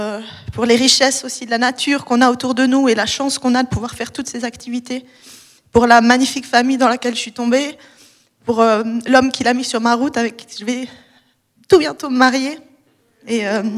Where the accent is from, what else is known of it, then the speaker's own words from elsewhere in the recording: Vétroz, Valais, Switzerland; j'ai 25 ans. Je suis valaisanne, j'ai vécu toute ma vie à Vétro. Et c'est dans l'église catholique de ce village que j'ai été baptisée.